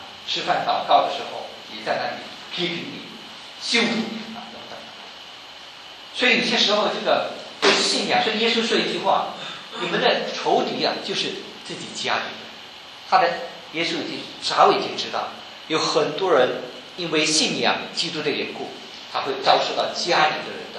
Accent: China; 我们中国人啊，我们传统上很多人都是信仰这个佛教、道教、民间信仰，所以历代以来，我们的祖先都是拜拜的。

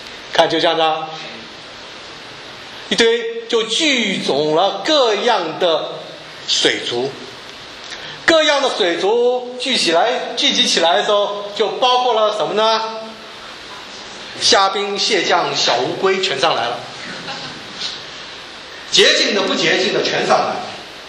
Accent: Taiwan; 我从台湾来的，台湾在所有外不是这个台湾本地生的都叫做外省人。

